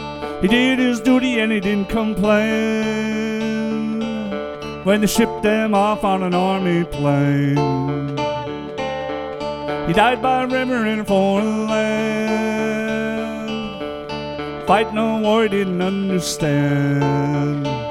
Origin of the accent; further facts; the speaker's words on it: Pecatonica, Illinois, United States; And I've sat down a few times to write songs about my hometown and just sat down one day and this song just poured out. I didn't plan on writing about my friend Jim, who lived about a block away. So it's called